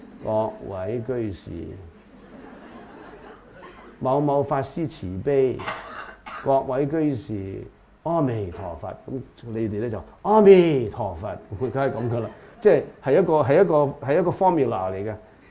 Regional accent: China; 我哋中國人弘揚佛法咧，就唔係好著重 presentation 嘅

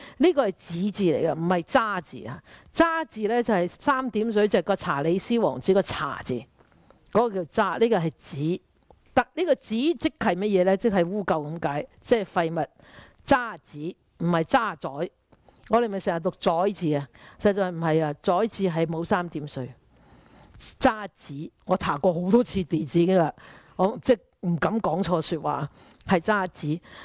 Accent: China; 咁我哋中国人有一句说话，所谓真金不怕

